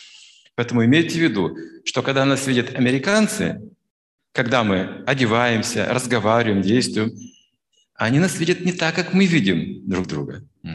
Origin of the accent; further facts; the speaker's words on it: Russia; он индус, я из России, вообще разные культуры